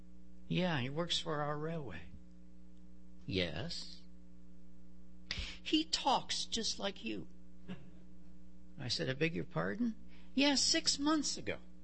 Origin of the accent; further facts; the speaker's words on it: Canada; I'm from Canada.